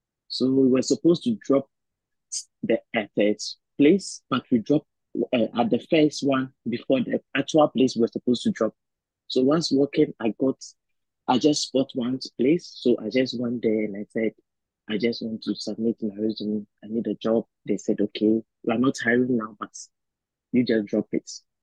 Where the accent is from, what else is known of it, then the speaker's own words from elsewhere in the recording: Ghana; moved away as an adult; now in Canada; I'm actually from Ghana, now living in Canada.